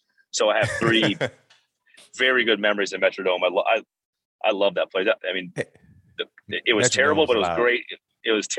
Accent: South Dakota, United States; now in Minnesota, United States; So I grew up in South Dakota, we played Duck Duck Goose, but yeah.

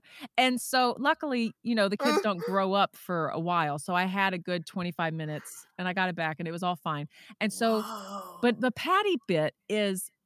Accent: Texas, United States; I'm from Texas originally.

